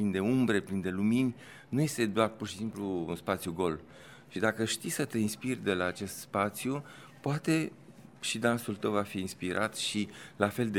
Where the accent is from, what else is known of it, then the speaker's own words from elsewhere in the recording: Constanța, Constanța County, Romania; moved away; Și eu am copilărit la Constanța, deci mă bucur foarte mult să revin.